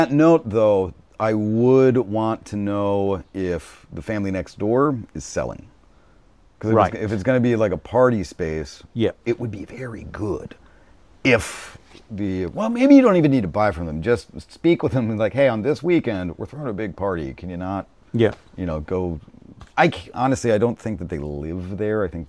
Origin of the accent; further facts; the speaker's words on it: United States; Usually, at least I'm American, so I talk with a lot of American musicians.